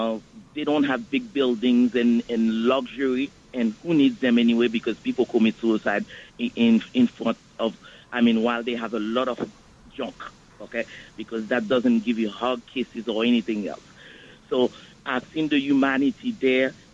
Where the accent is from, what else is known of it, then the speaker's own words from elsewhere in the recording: Haiti; I'm from Haiti.